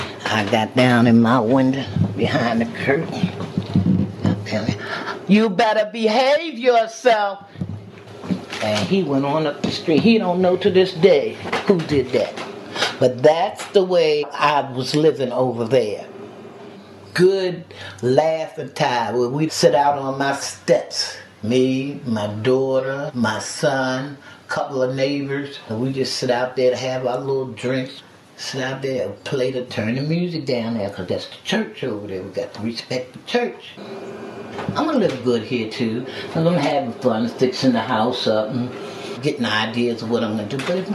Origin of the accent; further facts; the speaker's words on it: Philadelphia, Pennsylvania, United States; now in Baltimore, United States; I lived in East Baltimore ever since I came here from Philadelphia back in 1961.